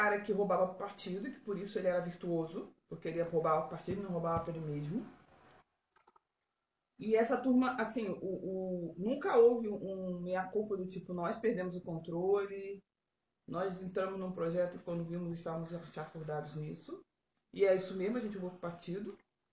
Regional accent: Duque de Caxias, Rio de Janeiro, Brazil; also born or lived in Niterói; now in São José, Brazil; considerando que eu vim de Duque de Caxias, Rio de Janeiro. Depois eu vim de Niterói, Rio de Janeiro

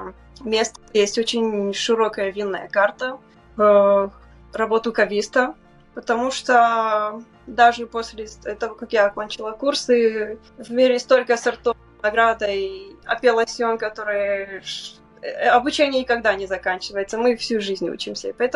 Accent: Moldova; я из Молдовы, и как в любом уважающем себя хозяйстве у нас дома производилось вино каждую осень.

